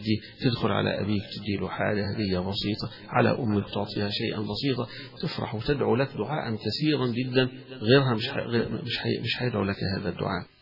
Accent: Egypt; عندنا نحن كمصريين

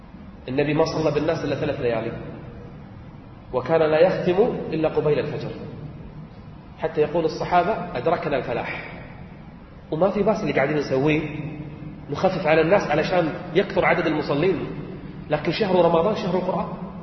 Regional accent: Kuwait; أنا ما سمعت عندنا في الكويت، في الكويت في 3 أجزاء كل 10 أيام ختمة موجود في الكويت

